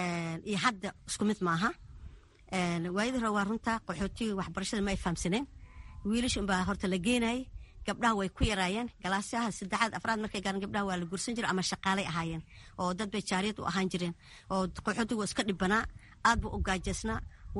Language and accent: Somali; Mogadishu, Banaadir, Somalia; moved away as an adult; markaan soo qaxay muqdisho xaafada madiin ayaan kasoo qaxay jamaama ayaan ku barbaaray